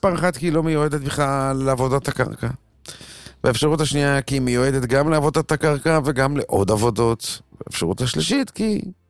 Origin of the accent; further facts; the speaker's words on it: Bnei Brak, Tel Aviv District, Israel; אבא שלי נולד בבני ברק, ואני נולדתי בבני ברק, והבן שלי הוא כבר דור רביעי בבני ברק